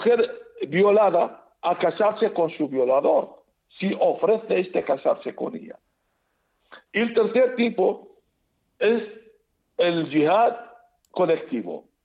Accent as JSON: {"language": "Spanish", "country": "Iraq", "tie": "born there", "second_language": "Spanish", "said": "en mi país natal, Irak."}